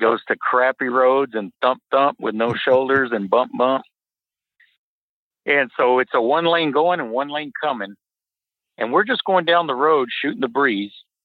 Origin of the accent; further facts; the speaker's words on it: Odessa, Texas, United States; And I'm from Odessa. In 84, we were the murder capital of America.